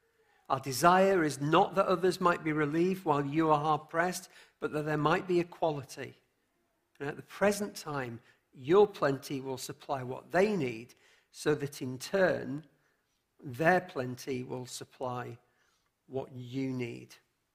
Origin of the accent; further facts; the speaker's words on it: England, United Kingdom; I am one of those English people, by the way. Well, technically, I'm half Welsh.